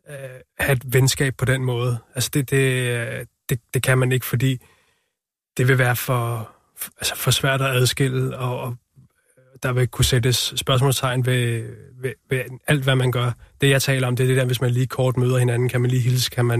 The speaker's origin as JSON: {"language": "Danish", "region": "Capital Region of Denmark", "country": "Denmark", "tie": "born or raised there", "said": "jeg er jo født og opvokset ude på Vestegnen, og der er jo også nogle rødder"}